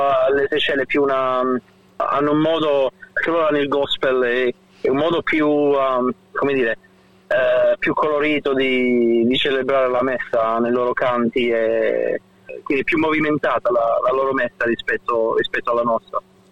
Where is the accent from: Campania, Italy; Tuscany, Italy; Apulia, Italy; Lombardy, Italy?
Apulia, Italy; San Giovanni Rotondo; anche se vengo da San Giovanni Rotondo, non è mai stata parte integrante della mia vita.